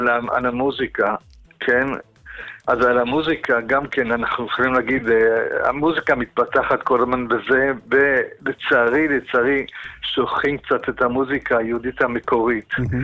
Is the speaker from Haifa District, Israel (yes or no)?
yes; Hadera, Haifa District, Israel; also born or lived in Italy; גדלתי בחדרה. נולדתי באיטליה במחנות העקורים, מיד אחרי השואה.